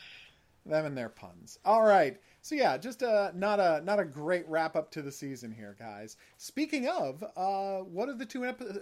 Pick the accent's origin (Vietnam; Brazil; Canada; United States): Canada; we're hardcore Canadian liberals, and we are disgusted by the state of America right now.